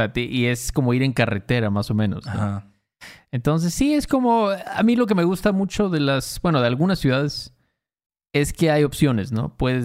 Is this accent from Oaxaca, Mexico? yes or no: no; Veracruz, Mexico; Cuando éramos morros en Veracruz.